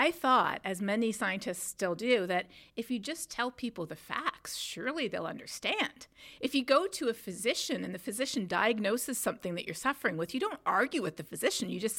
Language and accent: English; Canada; now in United Kingdom; in my home country of Canada, and even here in the UK